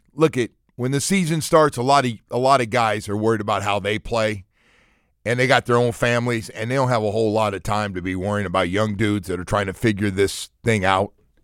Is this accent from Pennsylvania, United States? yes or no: no; Berkeley, California, United States; I came from California and from Berkeley, and they thought I was, for a while, like, especially guys from the South, thought I was, like, completely out there.